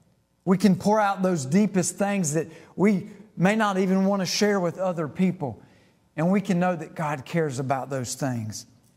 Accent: Leslie, United States; I grew up over in Leslie and had a really close friend that lived here in Edgemore.

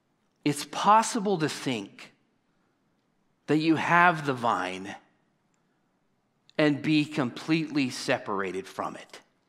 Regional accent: Lodi, California, United States; You know, back to where I grew up in Lodi, California.

